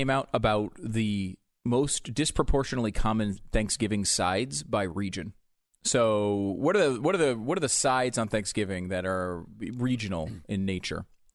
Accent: Northeast, United States; I was not a popular one, and I grew up in the Northeast.

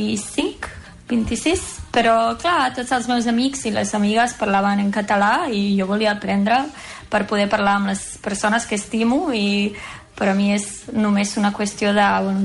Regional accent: Bosnia & Herzegovina; accent: Bosnian; vaig créixer a Bòsnia, on teníem altres nacionalismes, però clar, és molt raro, perquè ara quan me'n vaig a Zagreb, jo tinc un accent bosnià, 100%, i se suposa que estic a la meva ciutat, però sóc l'altra

